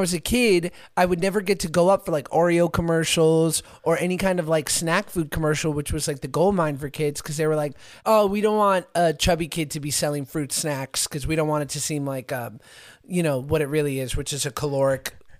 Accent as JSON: {"language": "English", "region": "New York", "country": "United States", "tie": "born or raised there", "said": "I grew up in New York, and I would hear people going, and I just never did."}